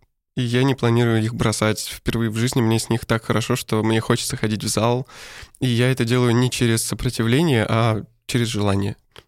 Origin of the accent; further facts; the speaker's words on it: Yoshkar-Ola, Mari El, Russia; во-первых, он сам из моего родного города, из Йошкар-Олы.